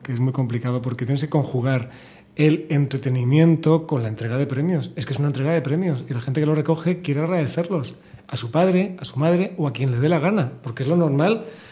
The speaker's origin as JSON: {"language": "Spanish", "town": "Lucena", "region": "Andalusia", "country": "Spain", "tie": "born or raised there", "said": "esto me toca muy cerca porque es mi pueblo, Lucena, como es Montilla, y quería estar con ellos"}